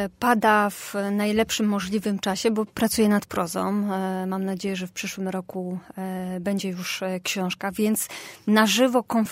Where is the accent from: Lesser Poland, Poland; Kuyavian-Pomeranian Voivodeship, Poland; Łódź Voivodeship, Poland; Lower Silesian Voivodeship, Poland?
Lesser Poland, Poland; wychowując się w Beskidzie Sądeckim, w małej miejscowości, w sąsiedztwie ubojni, w bardzo takim charakterystycznym, powiedzmy, charakterystycznej, zamkniętej społeczności